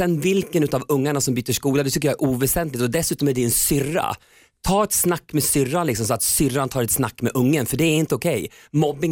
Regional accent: Köping, Västmanland County, Sweden; eftersom jag var mobbad själv i hela min uppväxt i Köping, liksom från att jag var liten och genom hela min tonår.

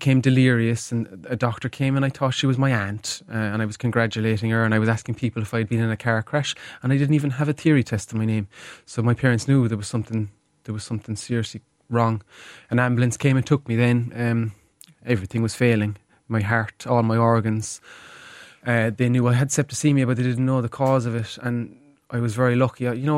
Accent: Cobh, County Cork, Ireland; Yeah. I mean, I was born in the city, and I was raised in Cove. That's where my family are all from.

